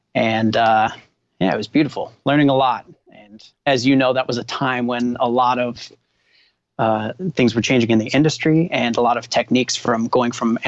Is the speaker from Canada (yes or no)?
yes; Winnipeg, Manitoba, Canada; Originally, I'm from Winnipeg, and my parents met up there.